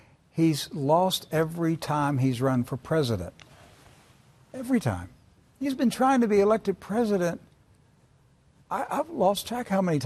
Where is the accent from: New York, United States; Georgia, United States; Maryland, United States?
Maryland, United States; Biden, okay, I grew up in Maryland. I knew of Joe Biden when I was in high school.